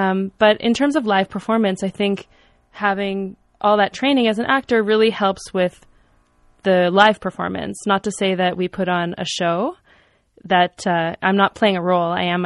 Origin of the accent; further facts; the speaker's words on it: Montreal, Quebec, Canada; being from Montreal, I really felt like, and also being a Canadian